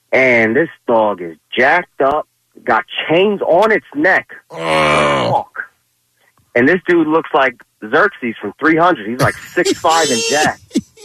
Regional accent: Philadelphia, Pennsylvania, United States; And I grew up in Old Kensington near like 4th and Girard.

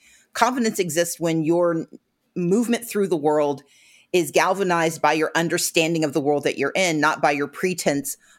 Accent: Mississippi, United States; I grew up poor in Mississippi, which is the beginning of a blues song, I'm certain.

